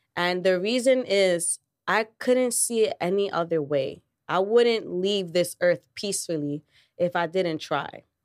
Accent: Harlem, New York, United States; Because, hello, I grew up in Harlem my whole entire life.

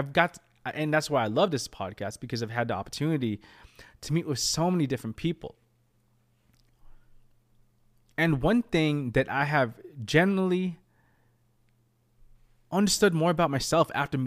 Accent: United States; born there; it's coming from an immigrant mindset, having with my parents moving here from the Philippines. I was born in America

